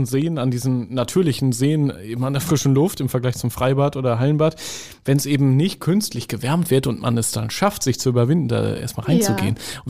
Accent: Northern Germany, Germany; als kleines Kind, ich bin ja im Norden groß geworden, doch an der Schlei.

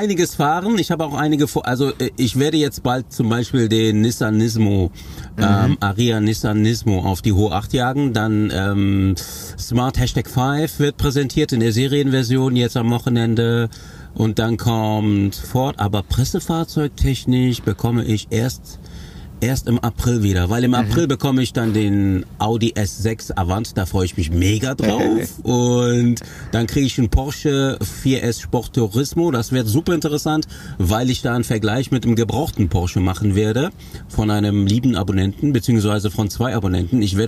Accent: Cologne, North Rhine-Westphalia, Germany; als Kölner Junge, ne, der in Köln geboren und aufgewachsen ist

